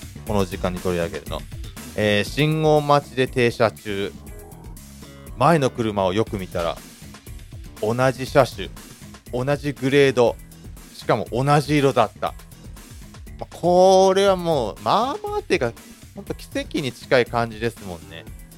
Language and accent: Japanese; Ibaraki, Japan; now in Kashiwa, Japan; まあ、僕地元が茨城なんでね、まあ、まあ柏に住んでるんですけど